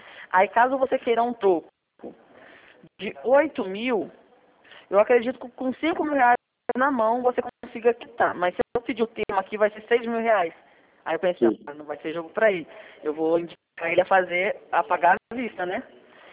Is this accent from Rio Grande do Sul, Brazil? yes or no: no; Rio de Janeiro, Brazil; eu sou do Rio de Janeiro